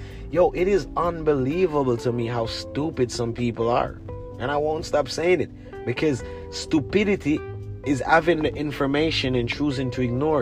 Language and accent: English; Jamaica; now in Los Angeles, United States; I'm from Jamaica. In my country, it's like four men on a garbage truck. I came to Los Angeles, California